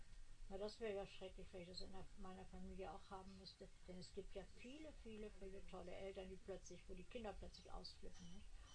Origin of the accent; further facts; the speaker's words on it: Hamburg, Germany; Aber andererseits ist Hamburg meine Heimatstadt und da freut sich schon alles.